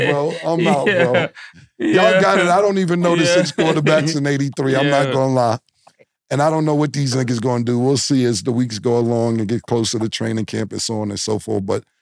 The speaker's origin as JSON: {"language": "English", "town": "Harlem", "region": "New York", "country": "United States", "said": "I'm from Harlem. What do we get besides the Globetrotters?"}